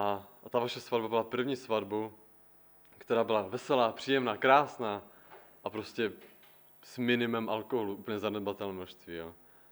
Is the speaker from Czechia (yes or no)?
yes; Steřič, Moravian-Silesian Region, Czechia; tak jsem původem ze Steřiče, to je malá vesnička poblíž Frýdku Místku.